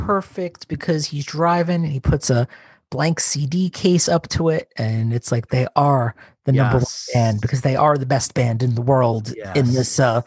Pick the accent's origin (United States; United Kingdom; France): United Kingdom; Scotland; And I'm allowed to say that because I'm Scottish.